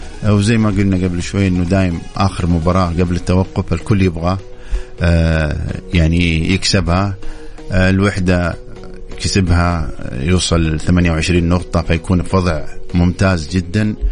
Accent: Saudi Arabia; إن شاء الله يكون مكسب لنا حنا كسعوديين كمنتخب سعودي

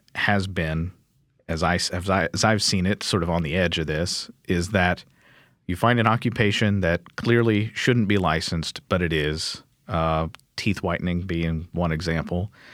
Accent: Kentucky, United States; One of those states is my home state of Kentucky.

